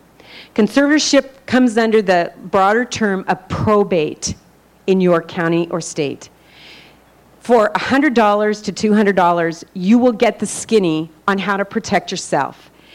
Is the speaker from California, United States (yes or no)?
yes; California, United States; I'm a Californian.